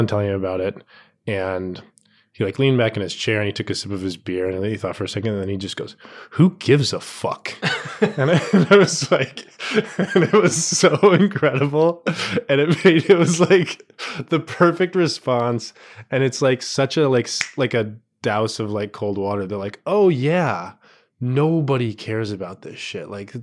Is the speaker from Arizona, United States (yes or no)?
yes; Tucson, Arizona, United States; I'm from Tucson, Arizona, and one of my best friends in the world is this guy, Chris, and he owns a hair salon in Tucson.